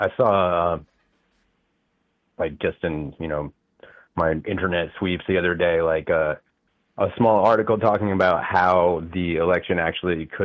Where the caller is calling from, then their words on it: Saugerties, New York, United States; I'm calling from Saugerties, New York.